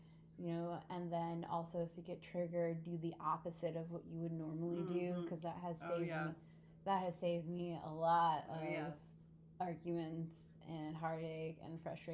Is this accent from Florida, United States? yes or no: no; Maquoketa, Iowa, United States; So, I'm originally from Iowa, Eastern Iowa. No one can ever pronounce my name, or my name, my hometown name. I grew up there